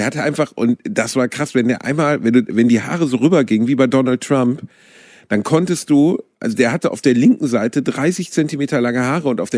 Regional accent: Germany; ich bin Deutscher, weißt du, ich meine, wenn die sagen Frisur umsonst, dann sag ich sofort ja, natürlich.

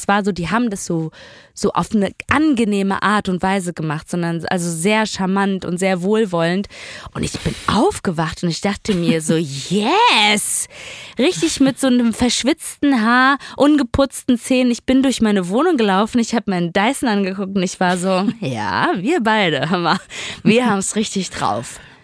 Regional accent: Duisburg, North Rhine-Westphalia, Germany; now in Berlin, Germany; Vorher war ich eine leidenschaftliche Fahrradfahrerin, so in Duisburg, in dem Dorf, wo ich groß geworden bin.

